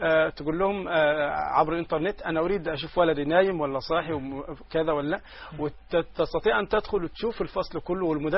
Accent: Egypt; هذه موجودة عندنا في مصر الآن.

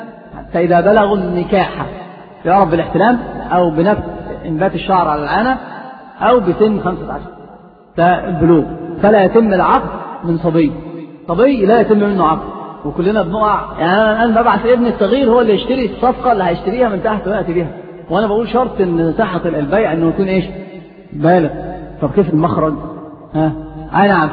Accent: Egypt; في الصعيد عندنا في مصر كثير هذه الأمور

